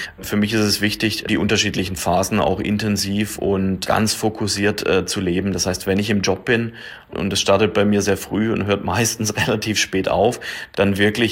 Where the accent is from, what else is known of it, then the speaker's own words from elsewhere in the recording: Neckarsulm, Baden-Württemberg, Germany; Ich bin wieder zurückgekommen in meine Heimat, wo meine Karriere hier vor über 20 Jahren gestartet hat bei Audi in Neckarsulm.